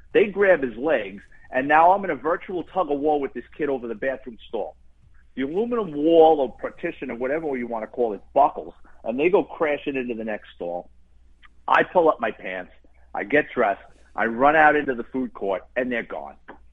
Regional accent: Bronx, New York, United States; And growing up in the Bronx and being a cop, I've seen people put themselves in doing ridiculous things

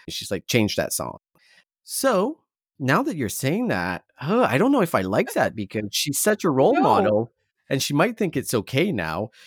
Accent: Canada; we're Canadian.

